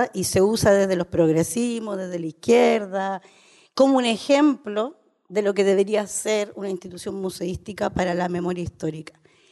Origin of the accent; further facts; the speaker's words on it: Chile; born there; moved away; Yo nací en Chile, he vivido menos de lo... el país donde menos he vivido, de hecho, extrañamente, pero con el que tengo una relación demasiado cercana, porque soy parte de la diáspora del exilio